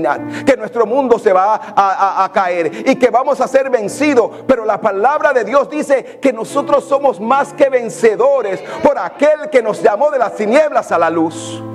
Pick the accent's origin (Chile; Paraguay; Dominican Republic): Dominican Republic; Como yo le dije, yo fui uno de esos que cuando niño yo decía, cuando yo me vaya para Nueva York, porque para los que no son dominicanos, en los Estados Unidos solamente existe el estado de Nueva York.